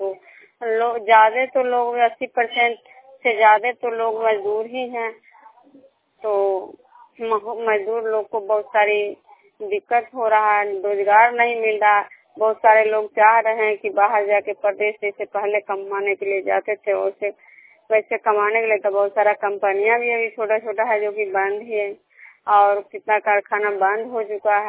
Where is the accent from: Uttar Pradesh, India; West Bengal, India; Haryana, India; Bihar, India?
Bihar, India; Khajra; मैं बिष्णुपुर ग्राम खजरा पंचायत नालंदा जिला नंगनौसा प्रखंड के निवासी हूँ।